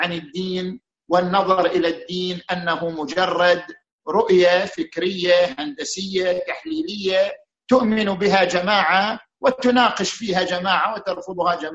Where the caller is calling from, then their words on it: Netherlands; من هولندا.